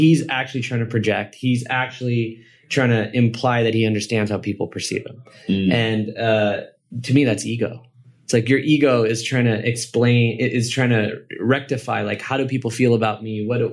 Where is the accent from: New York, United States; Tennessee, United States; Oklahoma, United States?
New York, United States; and I grew up in New York from when I was about, I think it was, 5 years old to about 12. And so probably partially a New Yorker myself